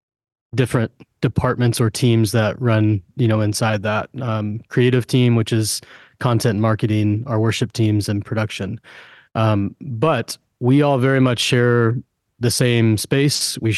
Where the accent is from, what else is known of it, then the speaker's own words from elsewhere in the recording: Louisville, Kentucky, United States; Yeah, so I grew up in the Louisville area, and I didn't grow up at this church. I grew up at one of our a sister church, kind of on the other end of town.